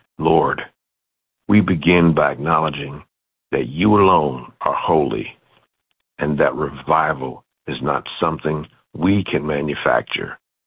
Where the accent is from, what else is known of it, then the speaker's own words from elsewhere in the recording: Lincoln Heights, Ohio, United States; I come to you from Lincoln Heights, Ohio.